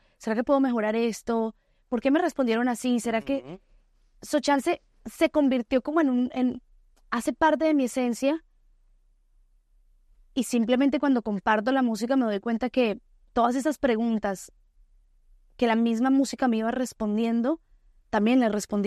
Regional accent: Colombia; Porque viene como del rancho, así como del rancho que vengo yo de Colombia.

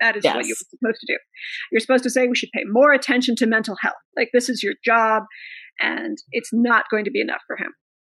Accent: Canada; I am Canadian, so I'm a member of the Commonwealth.

